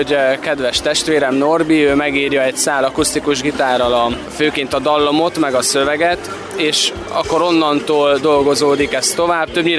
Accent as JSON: {"language": "Hungarian", "town": "Gheorgheni", "region": "Harghita", "country": "Romania", "said": "ami is kisváros, ahonnan jövünk, Gyergyószent Miklós"}